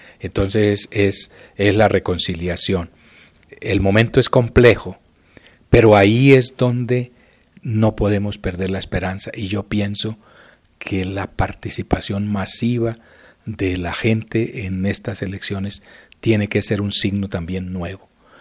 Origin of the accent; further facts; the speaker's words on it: Bogotá, Colombia; los más afectados somos los bogotanos.